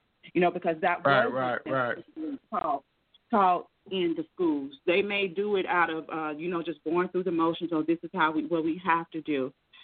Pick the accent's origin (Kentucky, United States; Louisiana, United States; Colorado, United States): Louisiana, United States; And so like me growing up in the South in Louisiana, we were taught about, we weren't really taught about black history.